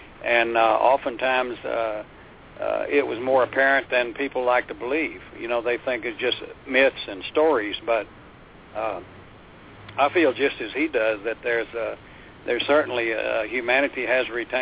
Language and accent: English; Texas, United States; I was born and raised here in Texas, and small rural town, we always had a dog in the family